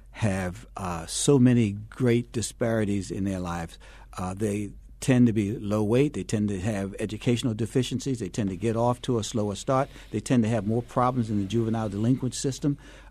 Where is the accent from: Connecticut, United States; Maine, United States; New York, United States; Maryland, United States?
Maryland, United States; Baltimore; I grew up in Cherry Hill in South Baltimore at a time in the 1950s, living in the projects when everyone on my block had a father and a mother living in the house.